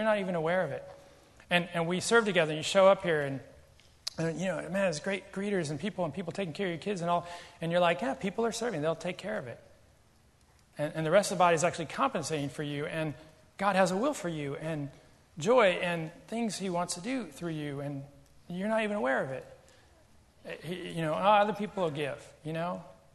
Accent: Seattle, Washington, United States; I'm from Seattle.

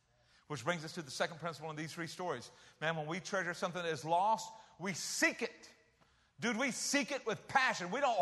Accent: South Carolina, United States; She was from California. I was from South Carolina.

